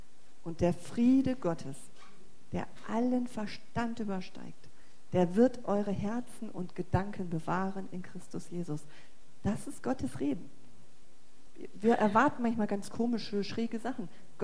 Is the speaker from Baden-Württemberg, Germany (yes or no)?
no; Emden, Lower Saxony, Germany; born there; ich bin in Ostfriesland geboren, in Emden. Und wenn ich nur einmal in Emden über den Marktplatz gehe und nur höre, wie die Leute da alle reden, dann fange ich sofort auch wieder an, ganz breit zu reden.